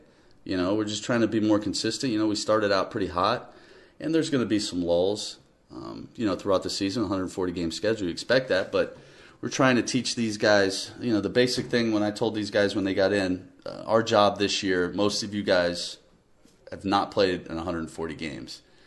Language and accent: English; Tampa, Florida, United States; now in Lansing, United States; I'm from Tampa, Florida, and, you know, I'm in Lansing, Michigan. It's a long way from home.